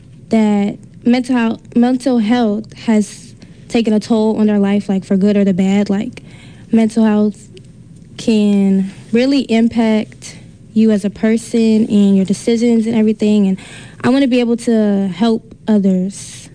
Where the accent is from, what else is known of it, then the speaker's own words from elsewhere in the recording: Portland, Oregon, United States; growing up in Portland, it's predominantly white